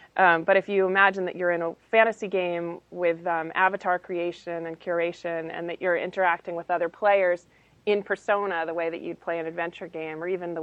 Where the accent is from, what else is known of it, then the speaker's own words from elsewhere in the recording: New Hampshire, United States; Dartmouth, the college in my hometown, had set up a mainframe computer and given townies like me who were in grade school the chance to learn Dartmouth Basic